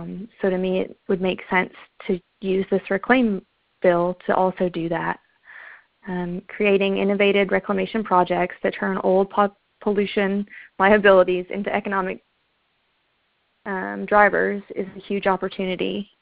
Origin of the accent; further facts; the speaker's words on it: Pikeville, Kentucky, United States; And even though I'm from Pikeville, which has managed to kind of grow and prosper during this really difficult time, you can still see the effects.